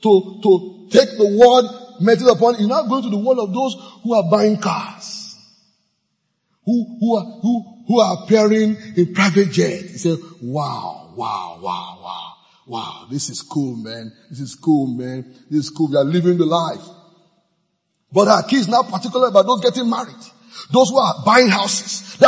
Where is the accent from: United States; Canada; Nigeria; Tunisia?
Nigeria; As a Nigerian, this is what I feel.